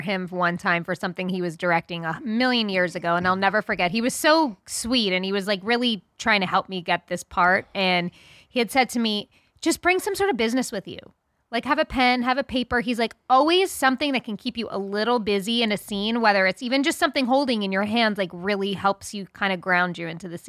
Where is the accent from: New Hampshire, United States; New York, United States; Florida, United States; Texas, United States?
New York, United States; accent: New York; Like I was trying to lose my New York accent